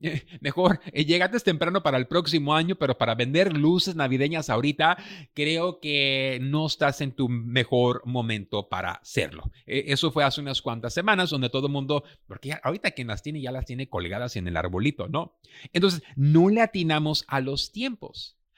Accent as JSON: {"language": "Spanish", "country": "Mexico", "said": "Y eso me ha pasado porque soy un buen mexicano."}